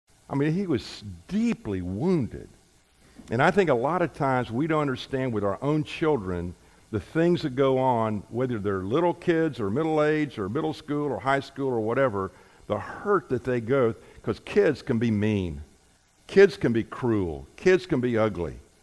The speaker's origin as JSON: {"language": "English", "town": "Bradenton", "region": "Florida", "country": "United States", "tie": "born or raised there", "said": "My picture was in the paper almost every weekend in high school in my hometown of Bradenton, Florida, Manatee High School."}